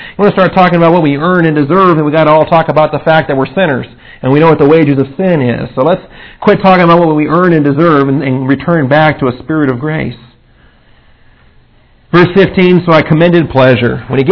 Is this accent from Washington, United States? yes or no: yes; Seattle, Washington, United States; I'm not a Texas native. I'm from Seattle, Washington, and I never heard of a fajita.